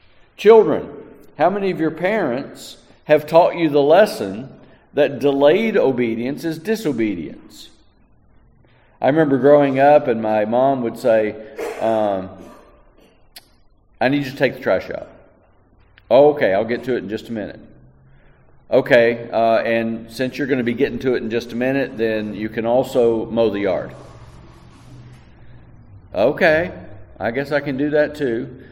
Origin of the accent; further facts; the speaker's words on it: Texas, United States; I grew up in West Texas in a town 70% Hispanic. And, you know, I know a lot of words in Spanish.